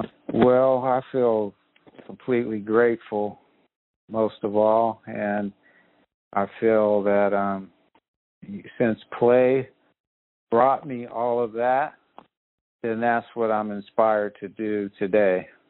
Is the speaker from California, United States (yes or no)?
yes; California, United States; the experience of reality of growing up in South Central. And one of my first images was the military with guns in South Central in my neighborhood, like right down the street from me.